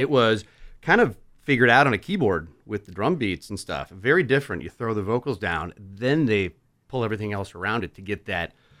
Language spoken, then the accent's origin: English; St. Louis, Missouri, United States; So growing up in St. Louis was wonderful.